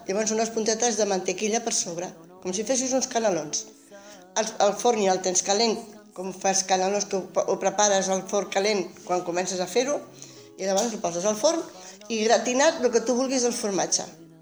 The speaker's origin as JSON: {"language": "Catalan", "town": "Les Borges Blanques", "region": "Catalonia", "country": "Spain", "tie": "born there", "also_born_or_lived": "Barcelona", "said": "soc nascuda aquí a Borges Blanques, però també com la meva companya del tronc, vaig ser molts anys a Barcelona i he tornat a les meves arrels, perquè per circumstàncies de la vida doncs estem aquí a Borges."}